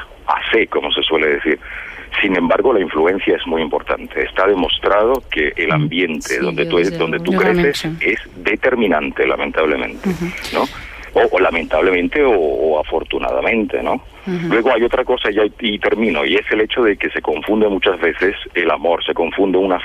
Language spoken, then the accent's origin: Spanish; Italy; Spanish is a second language; Yo soy italiano.